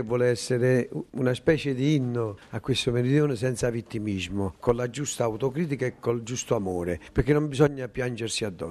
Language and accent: Italian; Southern Italy, Italy; Io comunque sono un italiano a tutti gli effetti. Ovviamente, prevalentemente del sud, perché il sud è la mia terra.